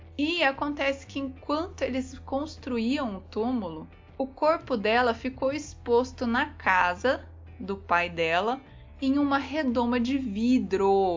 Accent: Londrina, Paraná, Brazil; Eu vou contar o meu, que era lá de Londrina, onde eu cresci

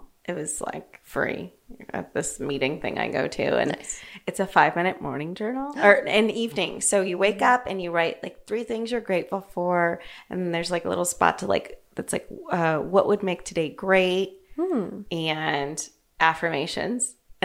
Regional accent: Ireland; I am Irish, so I can say that, by the way.

